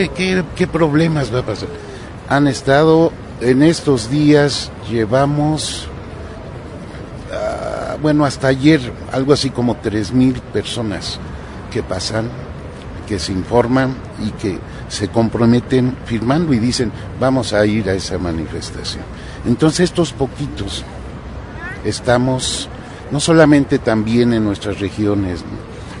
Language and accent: Spanish; Michoacán, Mexico; soy michoacano de la UNORCA